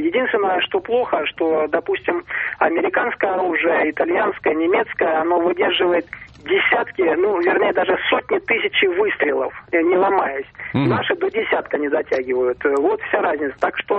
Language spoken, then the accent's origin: Russian; Moscow, Russia; из Москвы.